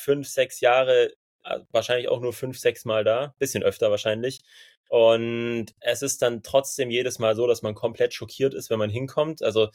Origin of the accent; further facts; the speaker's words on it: Baden-Württemberg, Germany; Nee, ich bin in der Nähe von Wildbad aufgewachsen. Also so eine gute halbe, dreiviertel Stunde entfernt, kleines Dorf.